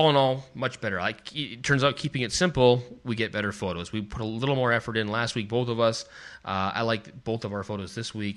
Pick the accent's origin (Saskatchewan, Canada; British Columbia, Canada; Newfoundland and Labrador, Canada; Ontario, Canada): British Columbia, Canada; Vancouver; No, I'm from Vancouver, and it's not mostly rain.